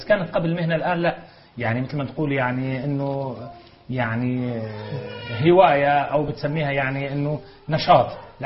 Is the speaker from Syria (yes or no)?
yes; Syria; اللي احنا سوريين